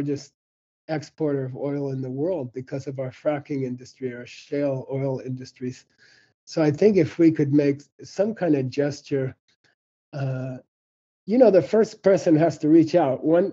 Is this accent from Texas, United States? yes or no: no; Arizona, United States; I grew up in Arizona. I grew up in a normal American high school, and football was a big thing.